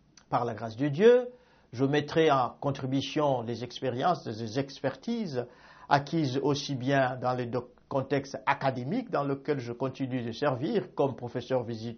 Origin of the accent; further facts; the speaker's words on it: Kinshasa, DR Congo; now in United States; J'habite aux États-Unis d'Amérique. Je suis originaire de Kinshasa au Congo démocratique où j'ai fait mes études de primaire et secondaire dans les années 80.